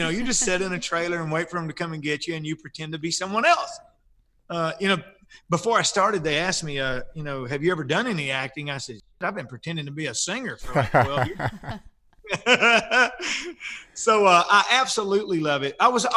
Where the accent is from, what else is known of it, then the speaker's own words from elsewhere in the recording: Nashville, Tennessee, United States; I grew up in and around, I was born in Nashville. So music was always, my dad was a musician growing up.